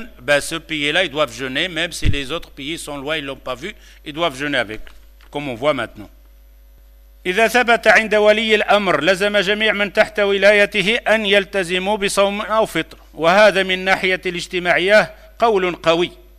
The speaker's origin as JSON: {"language": "French", "country": "Morocco", "said": "le Maroc, je suis marocain"}